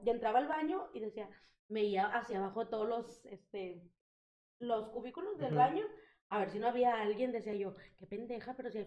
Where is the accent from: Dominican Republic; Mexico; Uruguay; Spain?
Mexico; Monterrey, Nuevo León; Digo, nosotros somos de Monterrey.